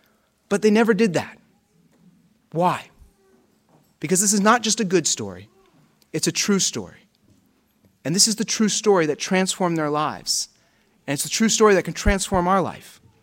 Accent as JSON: {"language": "English", "town": "Pittsburgh", "region": "Pennsylvania", "country": "United States", "said": "I'm from Pittsburgh. It's really close to West Virginia."}